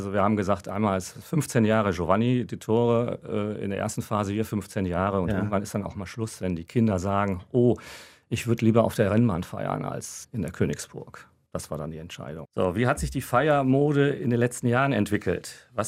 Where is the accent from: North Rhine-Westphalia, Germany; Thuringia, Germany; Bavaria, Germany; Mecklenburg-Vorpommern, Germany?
North Rhine-Westphalia, Germany; Düsseldorf; Ja, ich denke Düsseldorf, Königsallee, ne, ich bin ja Düsseldorfer